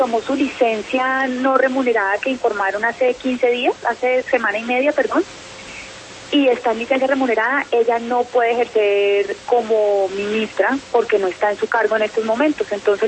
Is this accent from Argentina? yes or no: no; Colombia; Como colombianos